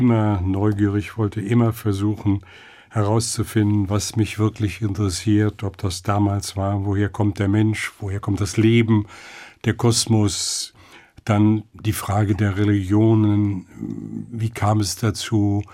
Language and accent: German; West Pomeranian Voivodeship, Poland; also born or lived in Szczecin; Ja, ich bin ja in Stettin geboren. Mit meiner Mutter habe ich aber in Hinterpommern bei den Großeltern gelebt.